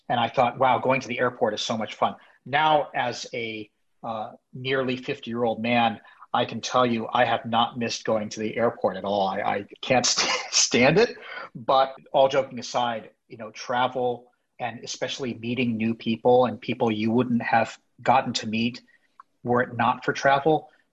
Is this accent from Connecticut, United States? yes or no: yes; Glastonbury, Connecticut, United States; also born or lived in Japan; I was born in Japan, but I'm not a Japanese citizen. I was naturalized when I was 7 years old. I grew up in Glastonbury, Connecticut.